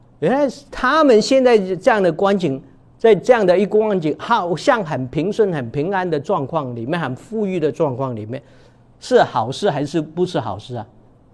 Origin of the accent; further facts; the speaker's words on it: China; 就等于说用我们的现在的我们中国人话讲